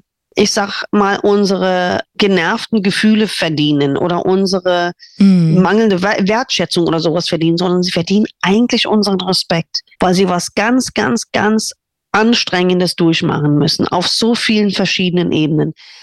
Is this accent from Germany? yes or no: no; United States; German is a second language; da, wo ich groß geworden bin, in den USA, wir sind auf eine katholische Schule gegangen, unterrichtet von Nonnen.